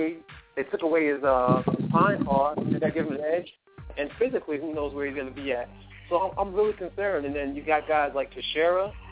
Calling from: New York City, New York, United States; I'm calling from the Bronx.

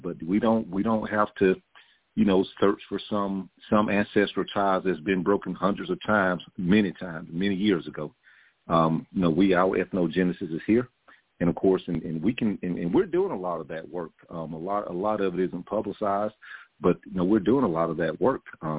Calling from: Florida, United States; I'm calling from Florida.

